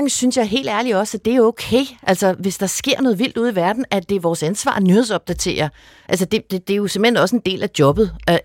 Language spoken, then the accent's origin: Danish; Capital Region of Denmark, Denmark; Jeg var fra Vestegnen